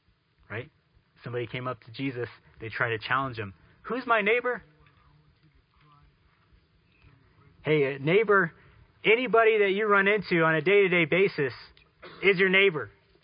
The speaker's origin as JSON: {"language": "English", "town": "Dallas", "region": "Texas", "country": "United States", "tie": "born or raised there", "said": "Actually, the congregation I grew up in was the DFW Church, because I grew up in Dallas in the Fort Worth area."}